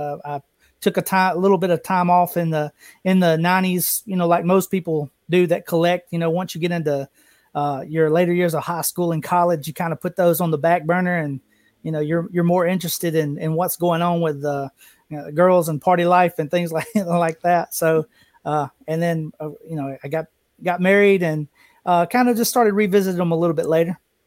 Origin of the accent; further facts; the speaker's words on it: Fulton, Mississippi, United States; And this is back in my hometown of Fulton, Mississippi.